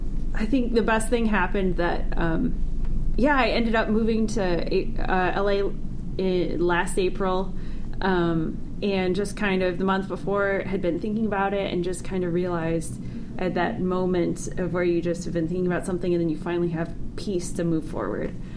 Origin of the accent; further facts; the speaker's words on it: Michigan, United States; now in Los Angeles, United States; Yes, I am from Michigan.